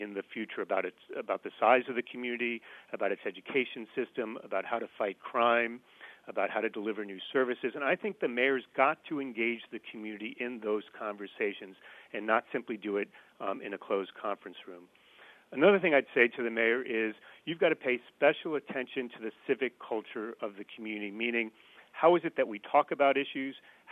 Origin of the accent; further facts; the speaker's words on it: New York, United States; You know, I'm from New York. I'm from upstate New York. The whole Hudson Valley is dotted with communities like this.